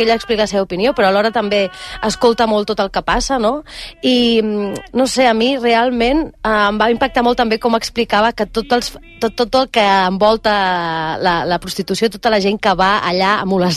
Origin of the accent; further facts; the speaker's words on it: Barcelona, Catalonia, Spain; born there; soc nascuda a Barcelona.